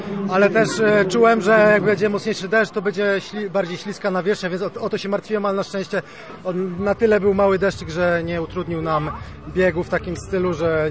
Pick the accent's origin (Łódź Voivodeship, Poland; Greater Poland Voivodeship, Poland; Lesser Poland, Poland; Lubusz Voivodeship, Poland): Lubusz Voivodeship, Poland; Zielona Góra; Ja jestem z Zielonej Góry, moja partnerka z Polic, ale teraz przenosimy się do Karlina koło Koszalina